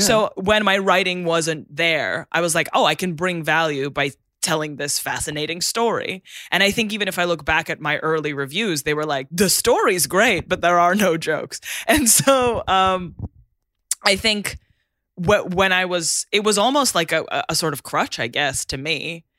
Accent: Russia; now in United Kingdom; I was born and raised in Russia

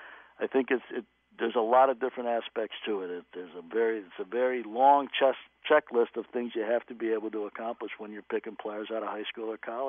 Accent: Chicago, Illinois, United States; I mean, I grew up in Chicago. My first 13 years I spent with my hometown team, the Cubs.

